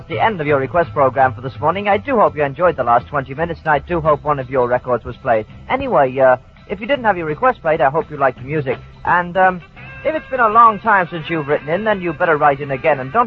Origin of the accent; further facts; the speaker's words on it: Liverpool, North West England, United Kingdom; Because I'm from Liverpool, you know.